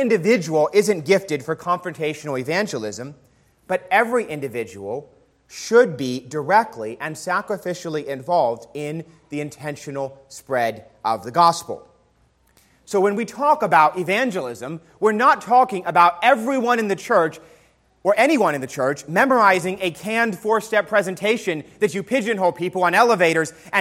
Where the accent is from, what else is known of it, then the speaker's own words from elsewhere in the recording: New York City, New York, United States; And I know that's something I did a lot of growing up in New York City.